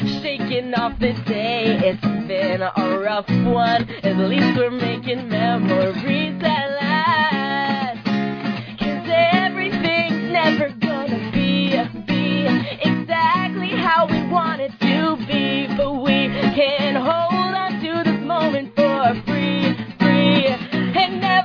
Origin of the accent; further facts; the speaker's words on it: Rhode Island, United States; I'm originally from Rhode Island.